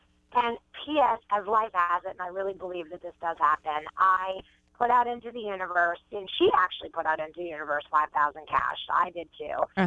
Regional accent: Pittsburgh, Pennsylvania, United States; I'm from Pittsburgh originally. My dad drives a cab.

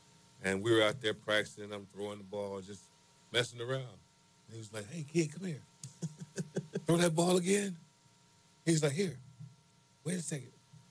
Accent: Baton Rouge, Louisiana, United States; I'm a Schuylerville boy, born and raised in Schuylerville. How does it feel if you know anything about Baton Rouge? I'm right at the back gates of Southern University. Grew up there.

